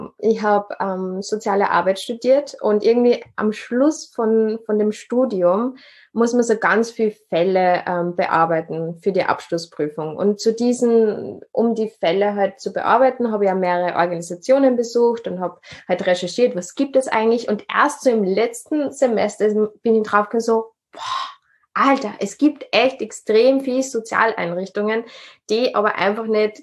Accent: Upper Austria, Austria; born there; now in Vienna, Austria; bin 25 Jahre alt. Ursprünglich bin ich in Oberösterreich geboren, wohne in Wien. Jetzt bin ich gerade aber wieder in Oberösterreich

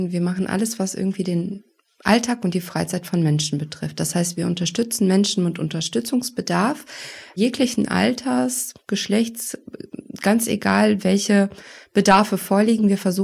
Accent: Bünde, North Rhine-Westphalia, Germany; Ich komme aus Bünde, lebe da mit meiner Familie.

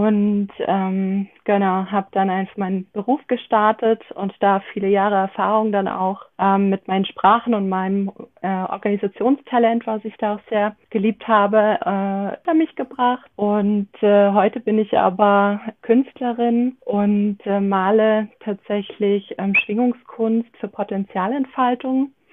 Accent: Munich, Bavaria, Germany; Ich bin ein Münchner Kindl, in München geboren, im Münchner Umland aufgewachsen. Und bin sehr idyllisch aufgewachsen

